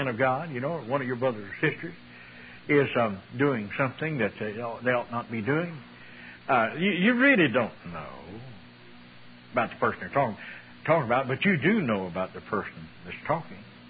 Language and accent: English; Ozark Mountains, United States; I said, you know, I grew up in the Ozark Mountains, and the favorite recreation on Saturday night was fighting.